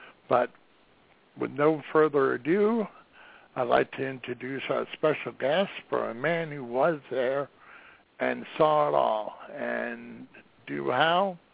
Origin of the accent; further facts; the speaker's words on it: United States; And I, as an American, wish we could have done more